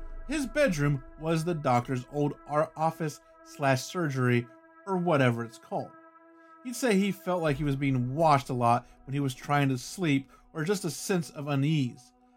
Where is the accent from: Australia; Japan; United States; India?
Australia; I'm Australian.